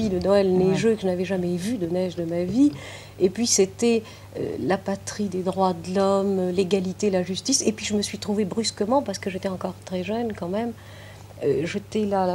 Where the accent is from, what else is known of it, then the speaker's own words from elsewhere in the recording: Carthage, Tunis Governorate, Tunisia; born there; Je suis née à Carthage